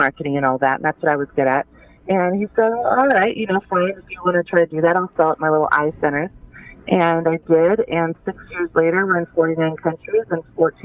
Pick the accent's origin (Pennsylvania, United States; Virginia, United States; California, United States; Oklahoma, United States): California, United States; Ventura; Well, I'm from Ventura, California, so not too far from your studios.